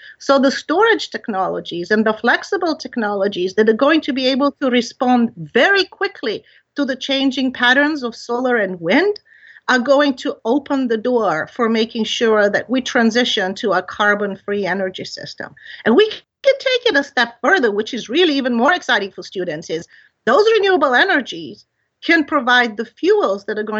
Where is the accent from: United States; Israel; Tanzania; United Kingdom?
Tanzania; also born or lived in Eastern Europe; I grew up in East Africa, Tanzania, and traveled around the continent quite a bit.